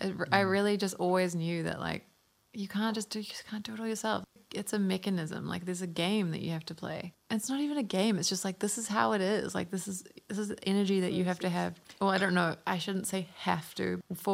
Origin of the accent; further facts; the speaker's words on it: New Zealand; accent: New Zealand; I'll lose my shit if I don't retain my New Zealand accent. Like, that'll really upset me. But I think I sound the same.